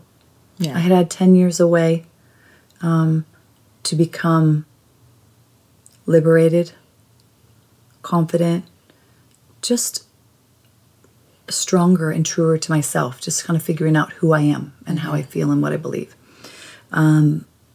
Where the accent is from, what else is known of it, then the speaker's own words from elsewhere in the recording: Minnesota, United States; now in Los Angeles, United States; I'm from Minnesota, but I'm a California girl, you know?